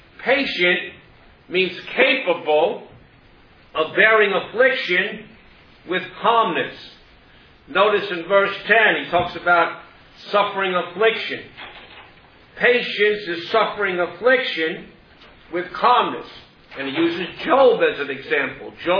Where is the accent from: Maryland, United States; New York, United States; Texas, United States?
New York, United States; Queens; I'm a city slicker. I was born and raised in Queens.